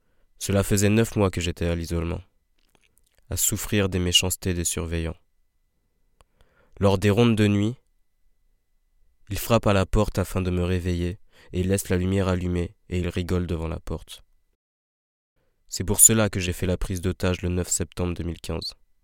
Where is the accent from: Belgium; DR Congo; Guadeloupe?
Guadeloupe; tout ce que je veux, c'est rentrer chez moi en Guadeloupe pour voir mes proches.